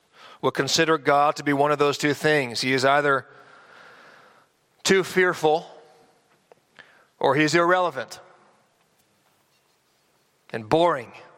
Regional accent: San Diego, California, United States; We grew up in San Diego together.

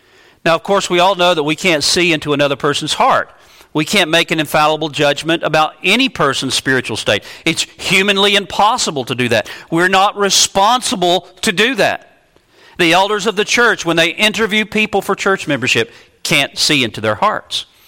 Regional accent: North Carolina, United States; I know in the churches where I grew up in North Carolina

